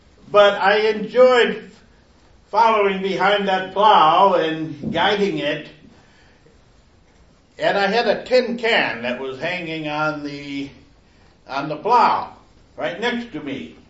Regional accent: Michigan, United States; farm that I grew up on in Michigan had belonged to my grandmother.

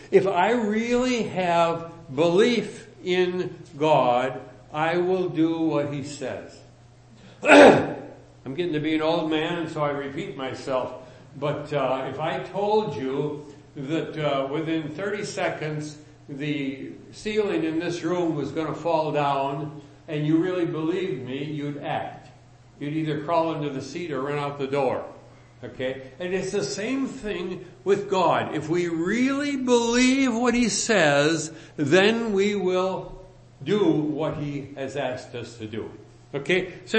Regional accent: Green Bay, Wisconsin, United States; When I grew up in Green Bay, Wisconsin, about three blocks up the street, there was the Oddfellows home.

